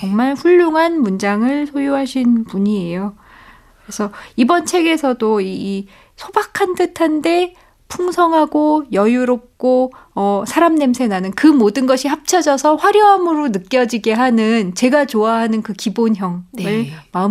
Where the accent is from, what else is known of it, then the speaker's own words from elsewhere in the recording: Seoul, South Korea; born there; 저는 이제 서울에서 태어났고 저희 부모님은 충청도 분이세요.